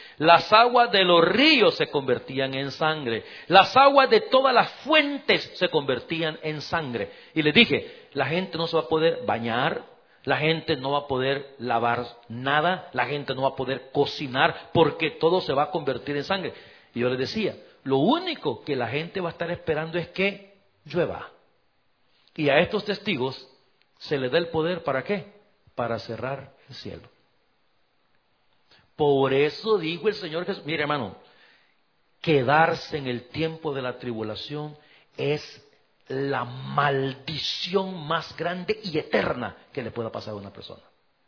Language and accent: Spanish; El Salvador; en mi país, en El Salvador